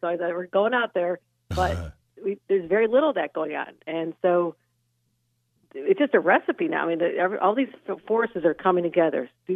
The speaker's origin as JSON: {"language": "English", "country": "United States", "tie": "born or raised there", "said": "Why is Erie County where I live? Yeah, we have parts of Erie County, my hometown, where it's 7, 8, 9% right now."}